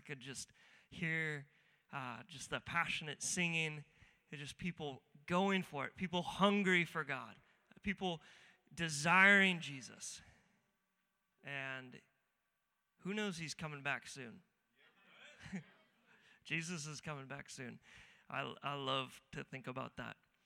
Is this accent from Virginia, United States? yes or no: no; San Clemente, California, United States; I'm from California, so Southern California specifically, a little city. Some of you guys have been there. It's called San Clemente.